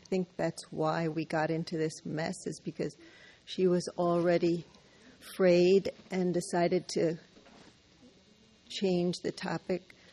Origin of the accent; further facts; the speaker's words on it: Charlotte, North Carolina, United States; Hi, everybody. … from Charlotte, North Carolina.